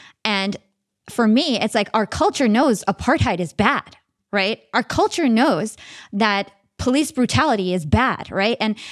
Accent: Palestine; now in United States; really struck a chord with me because I'm Palestinian. All my listeners know I'm 100% Palestinian. I'm so American.

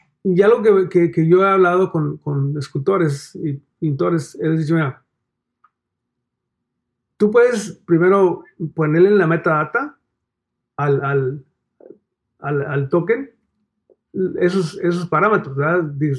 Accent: Mexico; particularmente para mí, México, que yo siendo mexicano, me interesa mucho ese cambio

